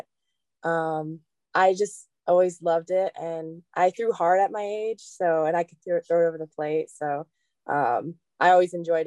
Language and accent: English; Texas, United States; because I'm from Texas, so we got all the channels.